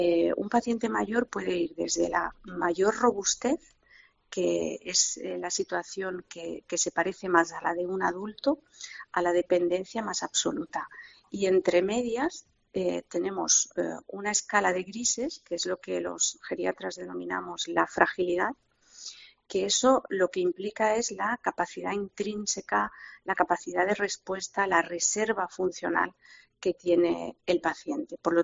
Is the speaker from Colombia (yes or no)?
no; Catalonia, Spain; Madrid, Cataluña, que es de donde yo vengo.